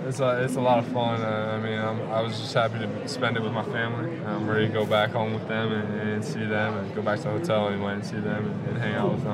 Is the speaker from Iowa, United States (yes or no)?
yes; Iowa, United States; Well, I'm from Southern Iowa.